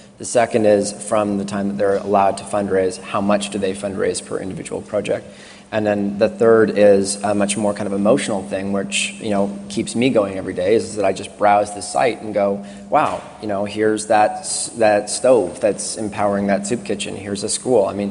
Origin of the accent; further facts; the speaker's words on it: Canada; I come from Canada, so we're not as litigious